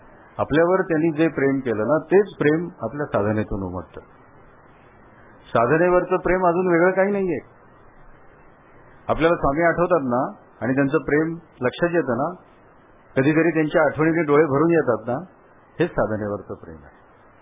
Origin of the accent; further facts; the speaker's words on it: Maharashtra, India; accent: Puneri; मी अगदीच पुणेरी भाषेत बोलतो.